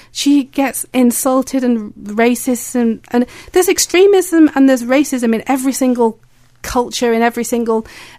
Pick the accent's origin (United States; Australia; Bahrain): Bahrain; I was brought up in Bahrain. I lived in Bahrain, and I lived next door to a Shia village.